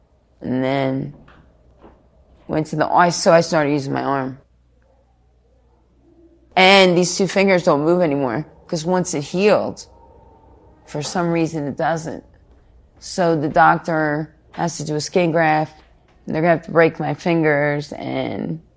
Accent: Phoenixville, Pennsylvania, United States; Originally from Phoenixville, Pennsylvania.

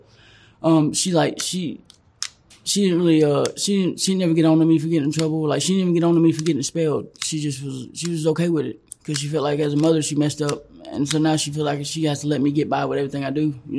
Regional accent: Phenix City, Alabama, United States; I grew up in Phenix City, Alabama.

